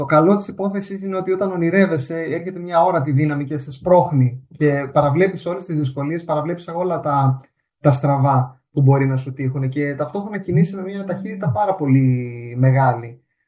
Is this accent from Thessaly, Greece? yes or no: no; Athens, Attica, Greece; now in Denmark; για μένα που μεγάλωσα στην Αθήνα